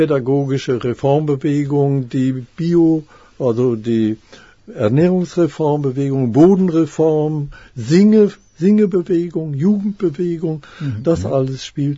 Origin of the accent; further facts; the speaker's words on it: Germany; born there; Nein, geboren bin ich dann in Deutschland.